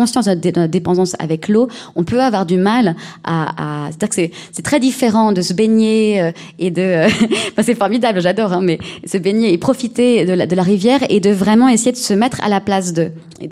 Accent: Viols-le-Fort, Occitanie, France; Moi, je viens de Viol-le-Fort, et je ne sais pas, en plus on est dans un territoire extrêmement aride

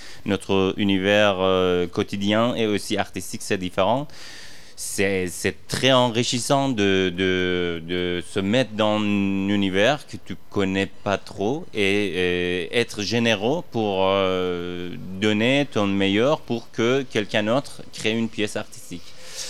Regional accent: Iran; French is a second language; moved away as an adult; now in Paris, France; Bon, je suis né en Iran, j'ai grandi là-bas, j'ai quitté l'Iran assez... Bon, quand j'avais 29 ans, alors j'étudie là-bas.

